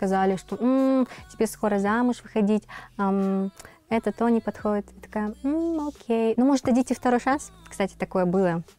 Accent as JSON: {"language": "Russian", "town": "Pavlodar", "region": "Pavlodar Region", "country": "Kazakhstan", "said": "Я из Павлодара."}